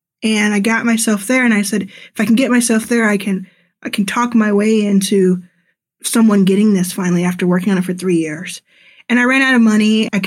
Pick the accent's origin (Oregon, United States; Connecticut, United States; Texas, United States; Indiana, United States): Texas, United States; Dallas; I grew up in Dallas. And at the time, I was in Houston area called Pearland.